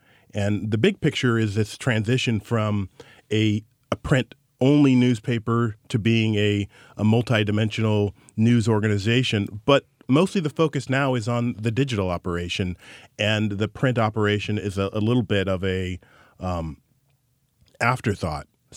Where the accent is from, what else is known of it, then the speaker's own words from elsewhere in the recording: Orangevale, California, United States; Yeah, I grew up in Orangevale.